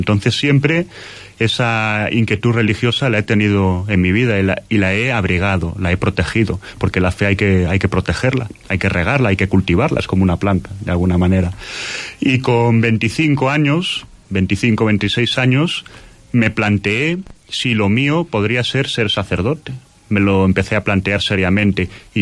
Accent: León, Castile and León, Spain; en León, en mi tierra, yo soy leonés

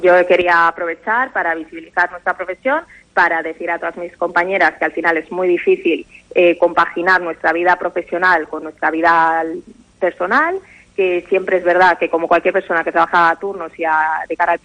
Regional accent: Valladolid, Castile and León, Spain; moved away as an adult; Yo fui una de las que me he tenido que mover, yo soy de Valladolid, acabé en 2011 la carrera y me vine para acá

